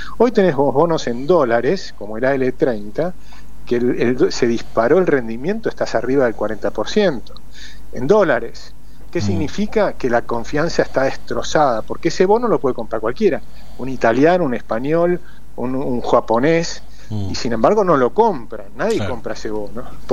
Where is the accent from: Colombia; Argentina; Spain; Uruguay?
Argentina; que es lo que tenemos que hacer los argentinos, decidir cambiar.